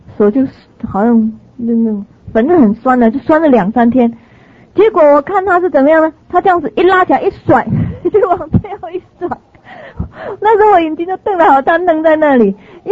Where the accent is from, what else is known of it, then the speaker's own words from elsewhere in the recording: Taiwan; 我们台湾话有一句话叫嗯等啊，嗯等国语怎么说